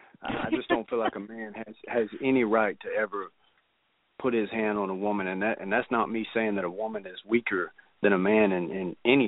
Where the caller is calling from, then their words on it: Arkansas, United States; calling from Arkansa